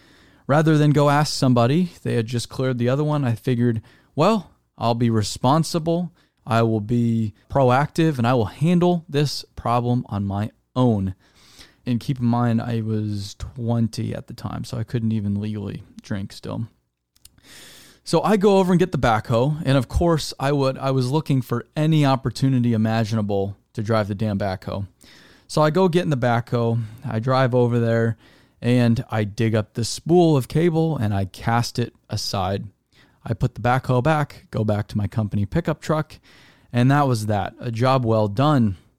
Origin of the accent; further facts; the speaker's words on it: Arizona, United States; I'm from Arizona. I've had some damn good burritos.